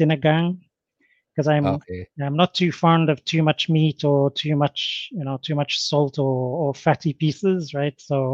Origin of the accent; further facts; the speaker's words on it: United Kingdom; moved away as an adult; now in Philippines; I'm a British national, but I've lived, studied, worked in 10 different countries before I arrived in the Philippines. So Philippines is country number 11